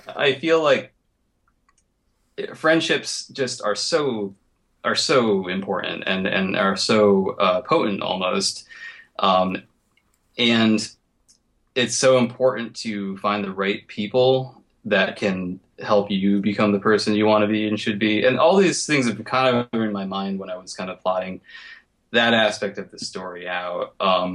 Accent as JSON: {"language": "English", "region": "Connecticut", "country": "United States", "tie": "born or raised there", "said": "Where I grew up in Connecticut is would be definitely, even though it's Connecticut, is definitely pretty rural, a pretty rural area of Connecticut"}